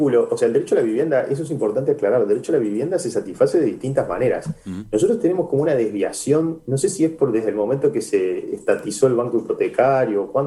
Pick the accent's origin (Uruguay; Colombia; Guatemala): Uruguay; Y somos esencialmente uruguayos y por lo tanto prudentes.